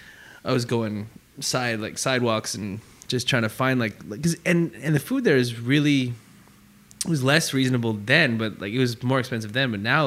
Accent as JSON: {"language": "English", "town": "Calgary", "region": "Alberta", "country": "Canada", "tie": "born or raised there", "said": "growing up in Calgary"}